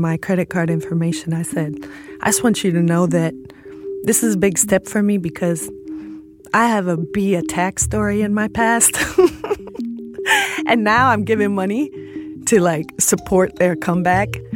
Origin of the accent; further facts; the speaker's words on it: Chicago, Illinois, United States; I'm from Chicago, Illinois, and I'm a dancer, choreographer, teacher, and activist.